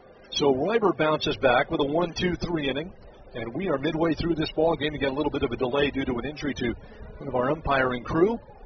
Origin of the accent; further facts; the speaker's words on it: Seattle, Washington, United States; Horrendous building, and that is my hometown is Seattle.